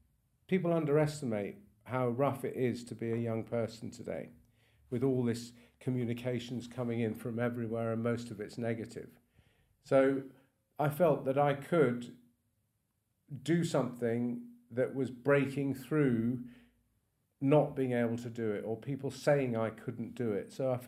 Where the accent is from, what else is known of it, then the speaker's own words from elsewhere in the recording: England, United Kingdom; I'm an Englishman and I was brought up to be very stiff upper lip